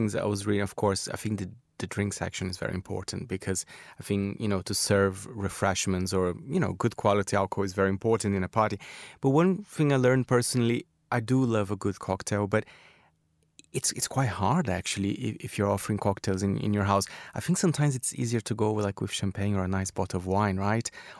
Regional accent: Brazil; moved away; I have to say I'm from Brazil. I was very shocked when I moved here how people eat so early.

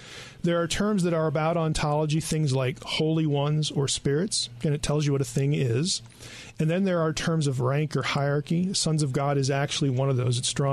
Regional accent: Lebanon, Pennsylvania, United States; I'm from Lebanon, Pennsylvania.

